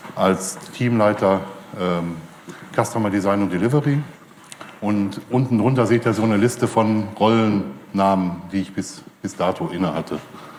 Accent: Wanne-Eickel, North Rhine-Westphalia, Germany; Ich komme aus Wanne-Eickel und alle Leute, die sich wundern, Wanne-Eickel, das gibt's wirklich, das ist nicht nur ein Märchen. Bin also im Ruhrgebiet groß geworden, habe in Bochum und Dortmund studiert

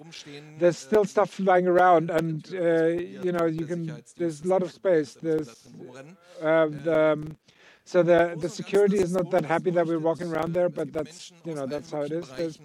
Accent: Fulda, Hesse, Germany; I'm from Fulda, and if you want to know where Fulda is, you walked, drove through by car or by train.

